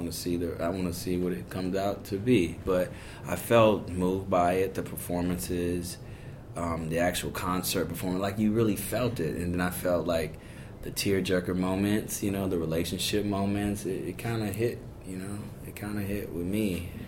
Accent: Chicago, Illinois, United States; now in Los Angeles, United States; coming to Hollywood. I mean, I'm from Chicago. I've been out here 16 years now.

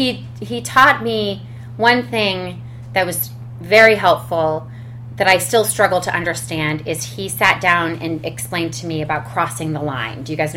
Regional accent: Connecticut, United States; I was raised in Connecticut

